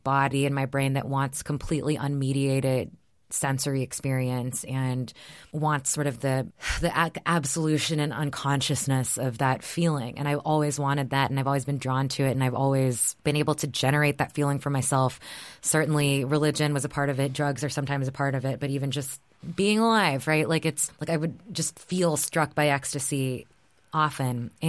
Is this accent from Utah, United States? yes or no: no; Texas, United States; It was like the world that I grew up in Texas.